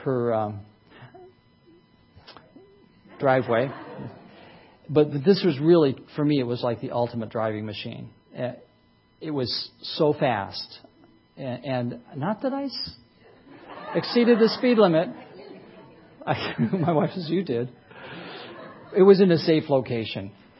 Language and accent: English; Detroit, Michigan, United States; My dad designed cars for a living, and I grew up in Motown.